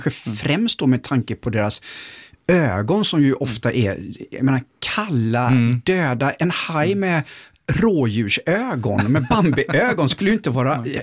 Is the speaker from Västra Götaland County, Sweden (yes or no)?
yes; Västra Götaland County, Sweden; Även utanför Göteborg där jag växte upp.